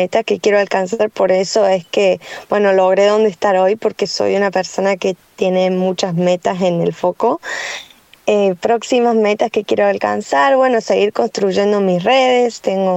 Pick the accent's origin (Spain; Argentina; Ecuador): Argentina; Córdoba; moved away as an adult; Bueno, me crié en Córdoba, Argentina. Crecí ahí, pues solamente a los 18 que me fui del país.